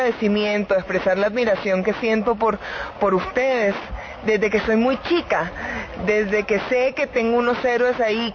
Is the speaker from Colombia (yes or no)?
yes; Colombia; He conocido todas las caras de mi país y eso me ha brindado un sentido de pertenencia infinito y tengo muchísimas ganas de ir a hablar de lo que somos los colombianos.